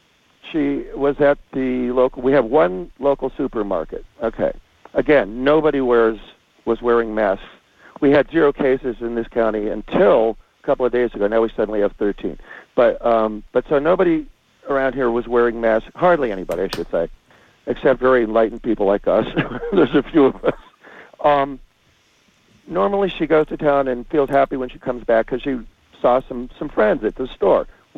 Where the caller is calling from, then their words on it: Mariposa, California, United States; I'm calling you from Mariposa.